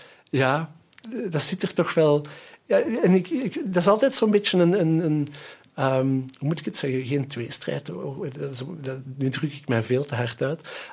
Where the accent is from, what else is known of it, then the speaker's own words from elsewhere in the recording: Wijnegem, Antwerp, Belgium; ik ben van Weinigem, ik zal het misschien even concreet maken. Ik ben van Weinigem in het Antwerpse.